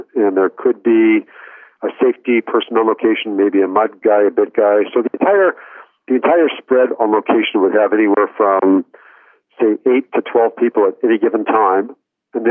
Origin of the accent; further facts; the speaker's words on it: Edmonton, Alberta, Canada; So, I grew up, born and raised in Edmonton. Most of my career, though, was spent outside of Canada.